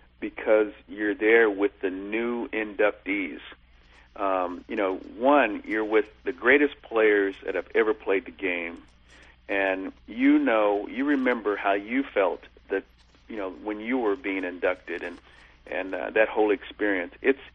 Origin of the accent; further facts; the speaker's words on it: Los Angeles, California, United States; I grew up in Los Angeles, as you said at the beginning of the show.